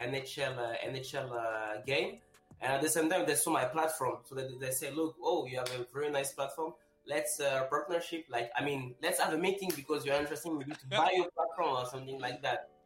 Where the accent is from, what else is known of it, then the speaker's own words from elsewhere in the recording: Paris, Île-de-France, France; moved away as an adult; now in Canada; Okay, so basically, first of all, I'm from Paris. I was born in Paris